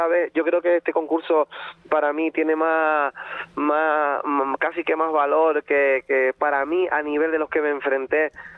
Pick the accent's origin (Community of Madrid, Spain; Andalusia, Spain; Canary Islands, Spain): Canary Islands, Spain; estar ahí yo como único canario seleccionado en la historia por segundo año consecutivo